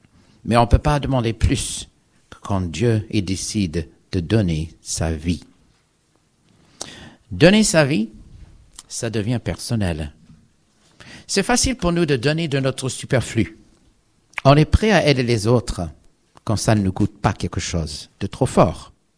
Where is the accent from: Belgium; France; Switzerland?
Switzerland; Geneva; C'est un vrai plaisir pour moi d'être de nouveau, être chez moi à Genève.